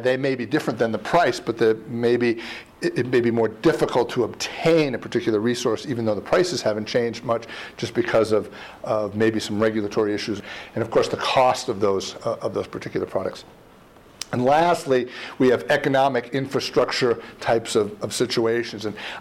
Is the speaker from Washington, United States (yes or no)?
no; New York, United States; I mean, I'm a New York guy. I mean, I grew up right outside of Manhattan.